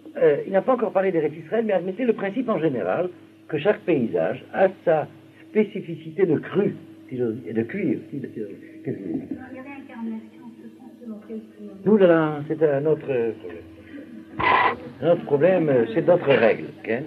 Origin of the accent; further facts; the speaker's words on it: Algeria; Moi, comme vous le savez, je suis originaire d'Algérie, j'étais habitué à un certain paysage, qui est le paysage algérien